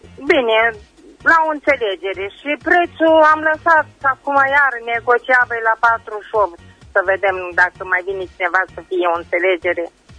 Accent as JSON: {"language": "Romanian", "town": "Caransebeș", "region": "Caraș-Severin", "country": "Romania", "said": "din Caransebeș."}